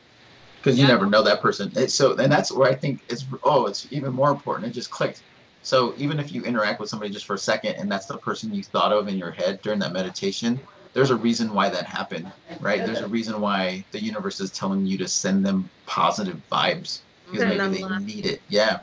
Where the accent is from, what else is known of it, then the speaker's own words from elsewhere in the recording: Midwest, United States; Listen, I'm from the Midwest. We're not that nice.